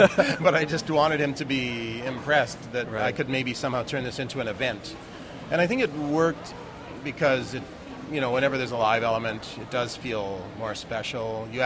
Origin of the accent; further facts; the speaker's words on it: Winnipeg, Manitoba, Canada; started the day I was born in Winnipeg, and then just breathed its atmospheres for half a century